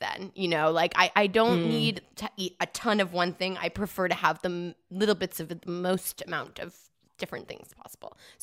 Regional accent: Boston, Massachusetts, United States; I don't give a fuck about football, despite growing up in Boston.

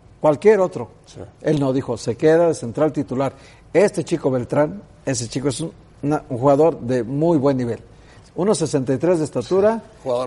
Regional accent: Guadalajara, Jalisco, Mexico; Así somos los tapatíos.

